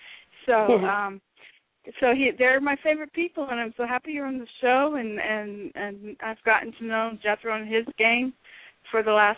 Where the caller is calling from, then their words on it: California, United States; California.